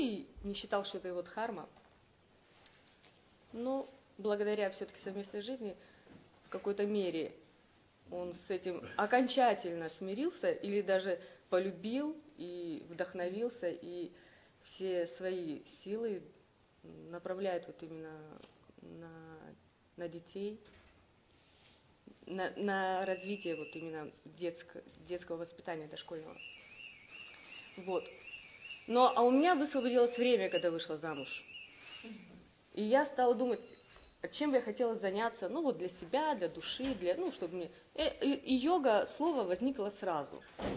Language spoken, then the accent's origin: Russian; Japan; я из Японии